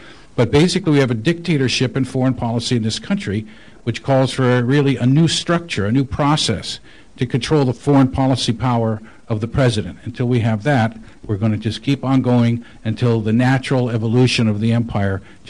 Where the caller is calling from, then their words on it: Santa Monica, California, United States; from Santa Monica.